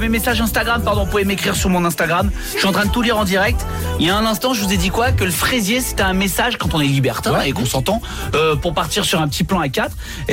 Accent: Annecy, Auvergne-Rhône-Alpes, France; Je suis d'Annecy. On est beaucoup écouté à Annecy.

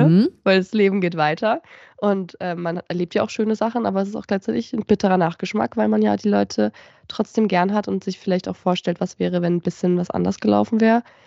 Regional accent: Gernsbach, Baden-Württemberg, Germany; now in Munich, Germany; dass ich nach München gezogen bin aus einer kleinen, ich komme eigentlich aus Gernsbach, das ist eine ganz kleine Stadt neben Baden-Baden

